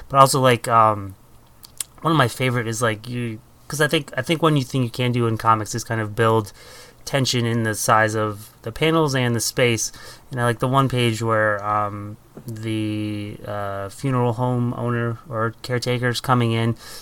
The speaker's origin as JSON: {"language": "English", "region": "Northeast", "country": "United States", "tie": "born or raised there", "said": "Growing up in the Northeast"}